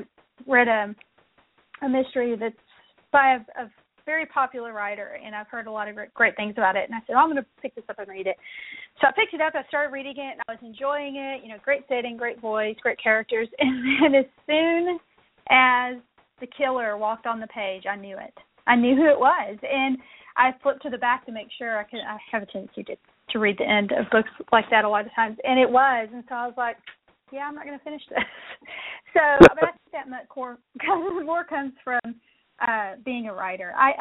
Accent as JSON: {"language": "English", "region": "Texas", "country": "United States", "tie": "born or raised there", "said": "it's inspired by the small town that I grew up in East Texas. Okay. Of course, I haven't lived in a small town in 25 years"}